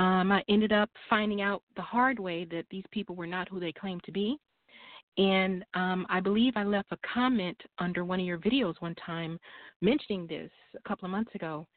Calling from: Missouri, United States; calling from Missouri.

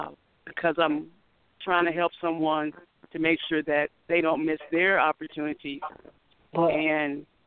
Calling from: Washington, District of Columbia, United States; And I'm calling from Washington, D.C.

